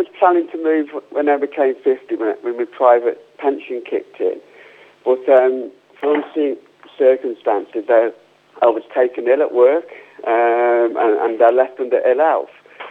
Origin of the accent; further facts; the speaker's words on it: United Kingdom; now in Spain; I'm British, I'm proud to be British.